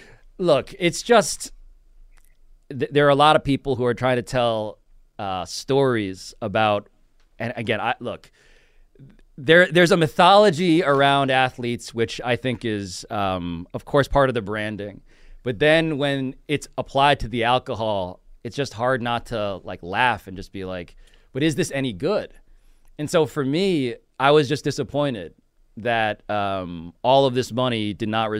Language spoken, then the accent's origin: English; New York, United States; You know, I'm a child of the 90s, even though I'm from New York.